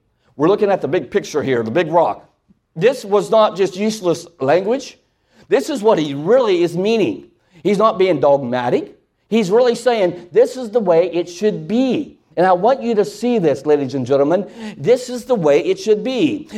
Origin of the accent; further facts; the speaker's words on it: Ohio, United States; Growing up in Ohio. Are you a Yankee? I am a Yankee.